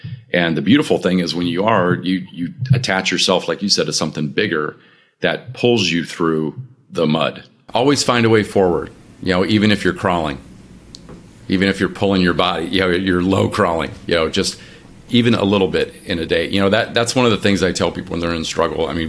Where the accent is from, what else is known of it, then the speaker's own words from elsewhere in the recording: Michigan, United States; I'm a Michigander. I'm from Michigan. And yeah, I'm cold weather people by design.